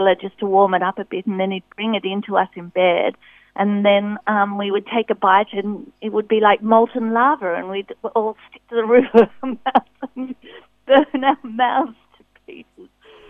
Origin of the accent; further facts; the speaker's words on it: Lilydale, Victoria, Australia; But when I was growing up in Lilydale, it was just cows and dairy farms